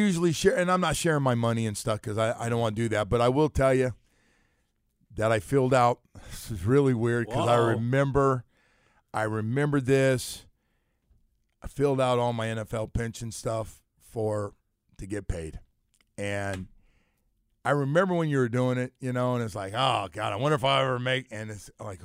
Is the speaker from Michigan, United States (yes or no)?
no; California, United States; Like I grew up in California, they grew up in New York and never left their Yankees and Mets.